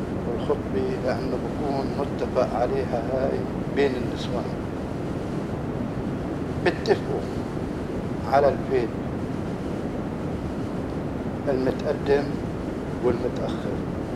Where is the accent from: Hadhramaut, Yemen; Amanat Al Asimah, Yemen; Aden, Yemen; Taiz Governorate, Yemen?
Aden, Yemen; born there; من مواليد 1975 من مدينة عدن.